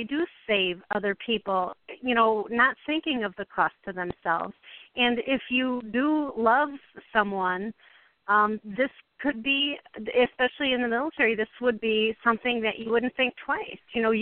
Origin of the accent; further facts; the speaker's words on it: Beaver Dam, Wisconsin, United States; in my hometown in Beaver Dam, Wisconsin.